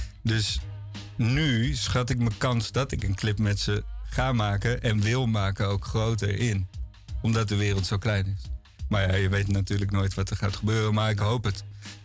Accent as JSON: {"language": "Dutch", "region": "Groningen", "country": "Netherlands", "said": "Waar kom je vandaan dan? Ik zo, ja, Groningen."}